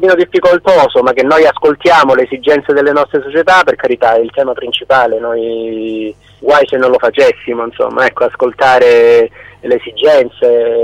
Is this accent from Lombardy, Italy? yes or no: no; Calabria, Italy; l'interesse che tutti quanti noi da Calabrese abbiamo perché ciò accada